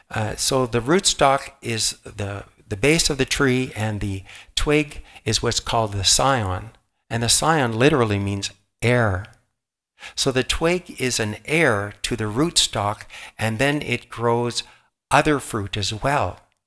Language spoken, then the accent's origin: English; Ontario, Canada; We're from Ontario, and my eldest sister married a gentleman from the Okanagan and moved there that summer.